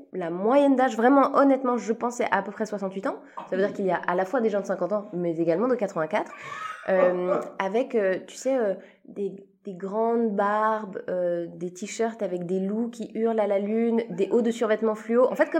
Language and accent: French; Switzerland; moi, je suis suisse, j'ai commencé ma carrière en Suisse, et j'ai toujours d'ailleurs une carrière en Suisse